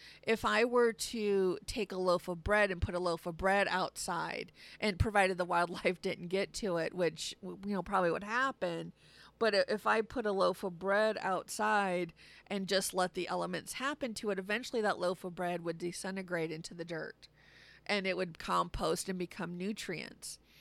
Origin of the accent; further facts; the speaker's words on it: United States; In our Western culture, I'm an American, so I'm speaking from the position of an American employee